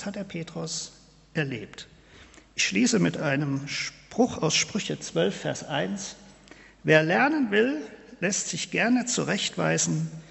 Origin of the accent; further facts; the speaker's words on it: North Rhine-Westphalia, Germany; Ich komme ja aus dem Siegerland.